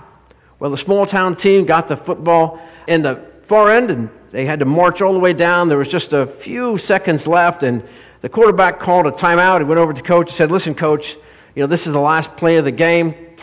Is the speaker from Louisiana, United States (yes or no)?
no; Pennsylvania, United States; I grew up in Pennsylvania, and in small town football is a big thing there